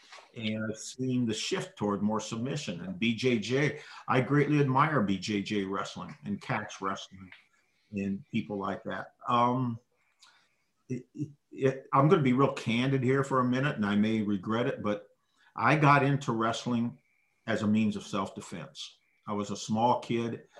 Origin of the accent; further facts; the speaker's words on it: Waterloo, Iowa, United States; I grew up in Waterloo, Iowa, which is a real hotbed of wrestling.